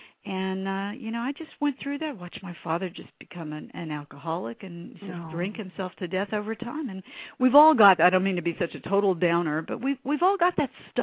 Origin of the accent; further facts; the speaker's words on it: Jacksonville, Florida, United States; Well, I'm from Northern Florida, which we called Southern Georgia, and I grew up in Jacksonville. But I lost my accent.